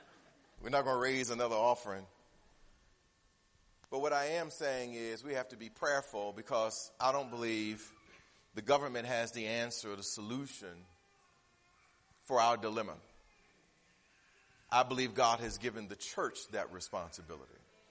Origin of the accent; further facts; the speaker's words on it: Michigan, United States; I ain't never seen a white person. I'm from Michigan.